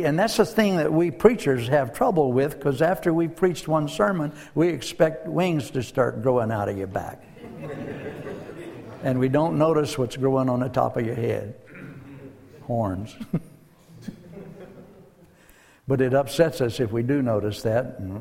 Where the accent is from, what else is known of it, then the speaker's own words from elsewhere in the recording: Deep South, United States; I grew up in the Deep South, and so you know what my training was in terms of viewing people.